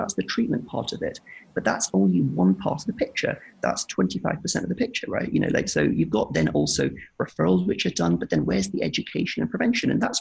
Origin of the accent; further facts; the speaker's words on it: North West England, United Kingdom; now in London, United Kingdom; I'm from Lancashire, so I'm not from London.